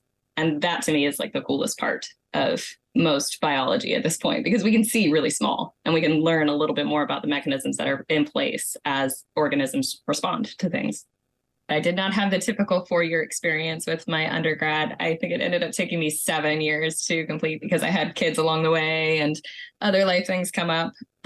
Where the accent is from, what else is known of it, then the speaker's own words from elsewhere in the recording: Savannah, Georgia, United States; I am from the Savannah, Georgia area.